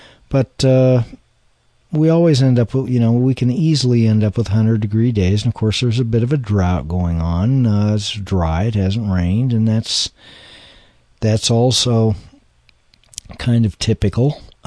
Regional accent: Kansas, United States; I was born and raised in Kansas, and I lived quite a bit in Kansas.

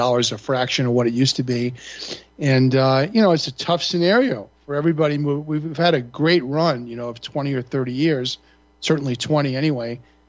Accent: Long Island, New York, United States; when I was growing up in Long Island, my dad was a dentist.

